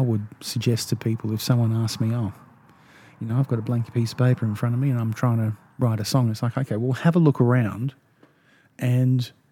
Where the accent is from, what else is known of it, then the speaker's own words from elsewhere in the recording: South Australia, Australia; I might not have pronounced it correctly because I'm from South Australian.